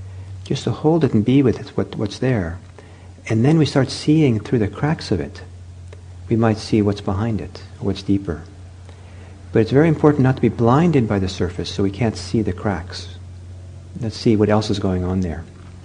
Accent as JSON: {"language": "English", "country": "India", "tie": "born or raised there", "said": "growing up in India, that's kind of a big idea."}